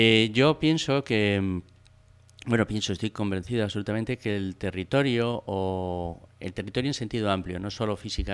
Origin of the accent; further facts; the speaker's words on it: Madrid, Community of Madrid, Spain; now in Cantabria, Spain; Yo vivo aquí en Cantabria desde el 91, soy de Madrid y sin embargo no he renegado de Madrid.